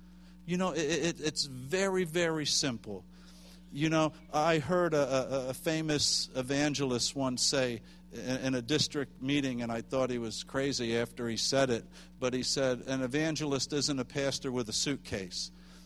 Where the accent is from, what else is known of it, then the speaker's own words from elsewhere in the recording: New Jersey, United States; You know, and people from Jersey, we're not from the South, so we don't come to visit before we tell you what we want to tell you.